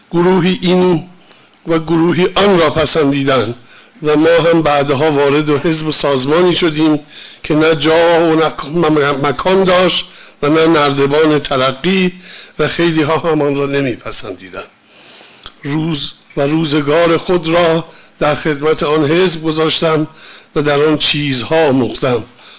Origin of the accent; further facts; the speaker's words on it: Langarud, Gilan, Iran; born there; 1310 در لنگرود به دنیا آمدم.